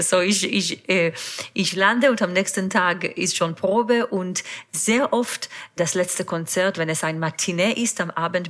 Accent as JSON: {"language": "German", "country": "Israel", "second_language": "German", "said": "Also mein Heimat ist Israel und unsere Hauptwohnsitz ist Israel."}